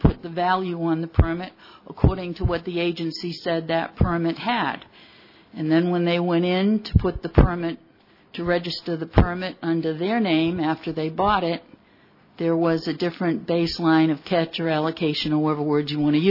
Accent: New Bedford, Massachusetts, United States; I come from New Bedford, and I own one scallop vessel and one permit.

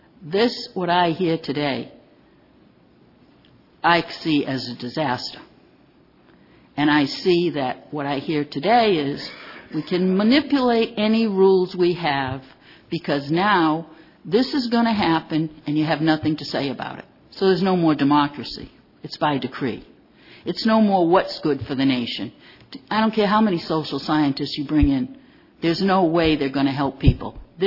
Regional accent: United States; So as an American and as a taxpayer, I'm very upset with what I hear today.

